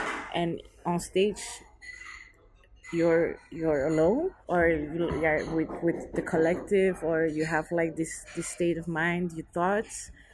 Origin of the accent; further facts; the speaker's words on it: Antwerp, Flanders, Belgium; also born or lived in Butare, Rwanda; I was born in Butare. That's a city in Rwanda. Then I was raised in Antwerp. That's a city in Belgium. And I was also raised by my mom, who is from Togo. She was born in Abidjan.